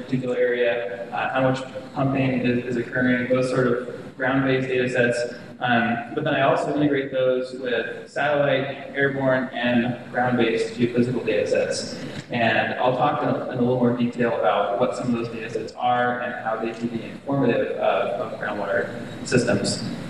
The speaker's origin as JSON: {"language": "English", "region": "Idaho", "country": "United States", "also_born_or_lived": "Missouri", "lives_now": "Colorado, United States", "said": "and I'm originally from Idaho, so we came back out west to Colorado State, and that's where I am now."}